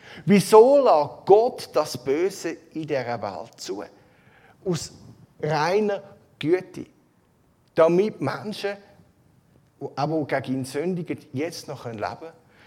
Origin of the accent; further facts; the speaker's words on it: Switzerland; wie soll ich es denn als Schweizer empfinden?